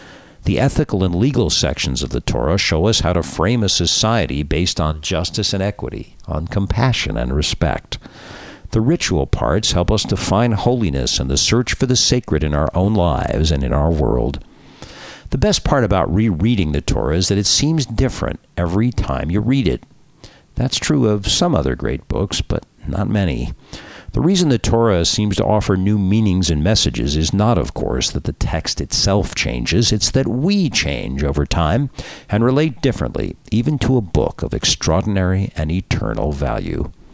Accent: Los Angeles, California, United States; why would any of this compel a Jewish little boy growing up in Los Angeles, California, far from the major theaters of this old conflict, to become obsessed?

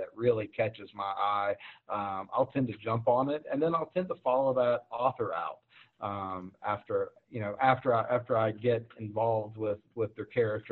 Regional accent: Southern United States, United States; I certainly, I'm a Southerner, so I like Southern American.

